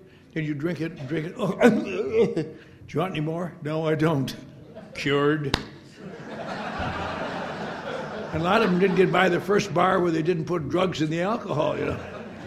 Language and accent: English; Eau Claire, Wisconsin, United States; born there; When I was born in Eau Claire, there still was no answer for people like us.